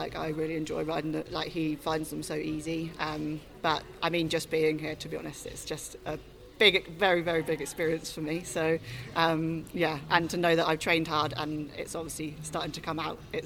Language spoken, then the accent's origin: English; Isle of Wight, South East England, United Kingdom; now in England; Originally I'm from the Isle of Wight